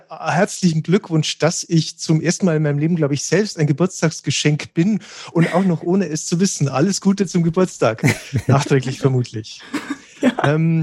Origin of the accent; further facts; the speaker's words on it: Bavaria, Germany; meine Eltern hatten auch ein Abonnement im Stadttheater Ingolstadt. Also da komme ich nämlich aus der Nähe.